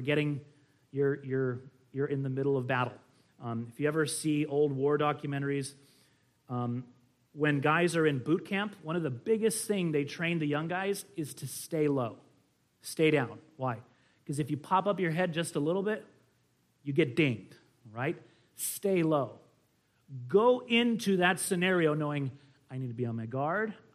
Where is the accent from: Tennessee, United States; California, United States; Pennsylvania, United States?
California, United States; And as a Californian, that is like saying, "We must cut off your right arm."